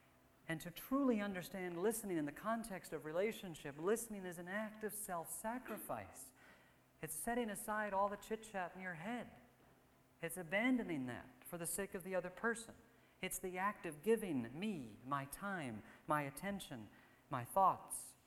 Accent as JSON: {"language": "English", "region": "New Jersey", "country": "United States", "tie": "born there", "lives_now": "Chicago, United States", "said": "I can tell you that I was born, that … I was born in New Jersey, and then I went to Wheaton"}